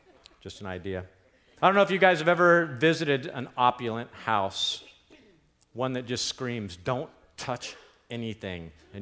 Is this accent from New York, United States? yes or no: no; Escondido, California, United States; My particular banking experience was the first Bureau Bank of Escondido. I grew up in Escondido.